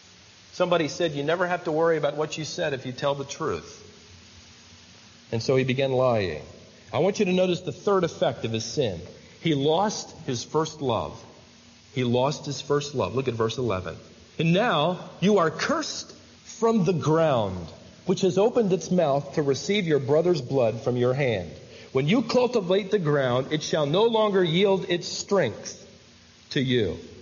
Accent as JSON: {"language": "English", "town": "Worthington", "region": "Minnesota", "country": "United States", "tie": "born there", "said": "I was born in Worthington, Minnesota, just next to Butterfield, Minnesota. It's a farming community."}